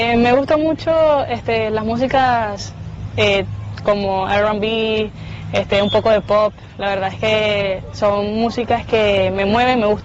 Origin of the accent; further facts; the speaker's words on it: Guacara, Carabobo, Venezuela; Soy de Huacara, estado Carabobo.